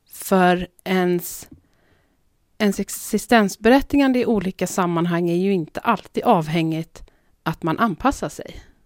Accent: Småland, Sweden; now in Stockholm, Sweden; När jag kommer hem till min småländska hemstad. Då kan jag inte prata som jag gör nu. För då kanske någon får för sig att jag tror att jag har blivit något. Eller att jag är någon. För att jag bor i Stockholm.

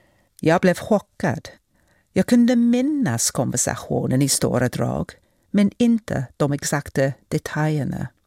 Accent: South East England, United Kingdom; Jag växte upp i Buckinghamshire i sydöstra England, på landsbygden men med en fot i huvudstaden.

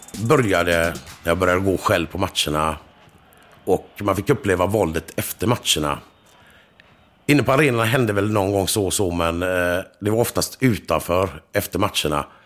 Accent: Gothenburg, Västra Götaland County, Sweden; när vi växte upp så fanns det inte så mycket utlänningar i Göteborg. Och vi pratade svenska hemma

